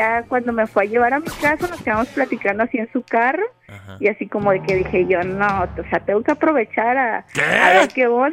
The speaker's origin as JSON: {"language": "Spanish", "town": "Tepic", "region": "Nayarit", "country": "Mexico", "said": "Yo soy de Tepic, Nayarit."}